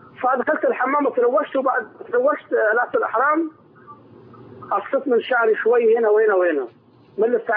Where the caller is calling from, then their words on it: Saudi Arabia; أنا بغلق من السعودية